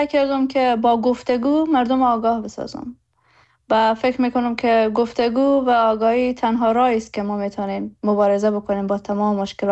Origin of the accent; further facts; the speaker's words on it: Herat, Afghanistan; هرات برای من معنای ریشه داره، معنای خانه داره، زادگاه من هرات هست